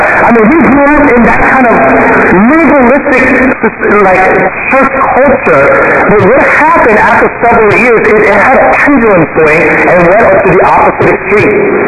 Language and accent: English; Virginia, United States; I grew up in Northern Virginia in the late 80s and early 90s.